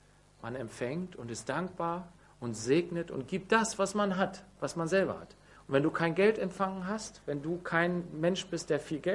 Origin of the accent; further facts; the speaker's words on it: Germany; Weil wir sind Deutsche, die meisten von uns. Also nicht alle, die hier sitzen, sind Deutsche, aber viele von uns, die wir hier sitzen, sind Deutsche und haben eine deutsche Sicherheitsmentalität.